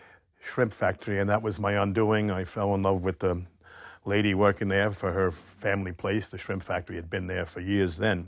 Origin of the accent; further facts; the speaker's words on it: Queens, New York, United States; born there; also born or lived in U.S. Virgin Islands; now in Savannah, United States; Well, I was born in Queens, New York. But when I came here, I had been living 12 years in the U.S. Virgin Islands.